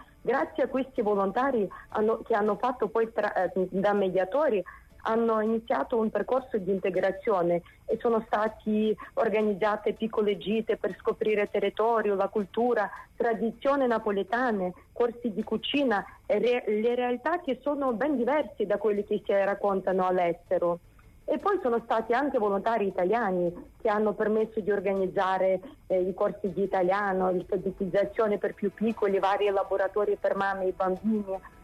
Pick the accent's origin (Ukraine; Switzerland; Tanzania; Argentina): Ukraine; now in Italy; visto che io sono ucraina di origine